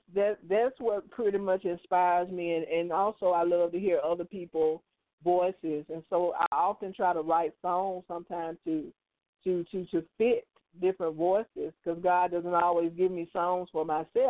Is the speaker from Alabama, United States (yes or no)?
yes; Adamsville, Alabama, United States; I'm from Birmingham, Alabama. But I grew up in a small community outside of Birmingham called Adamsville.